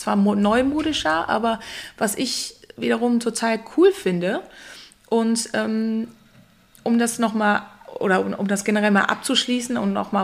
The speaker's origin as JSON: {"language": "German", "town": "Ratingen", "region": "North Rhine-Westphalia", "country": "Germany", "tie": "born there", "said": "Ich bin ja geboren in Rating."}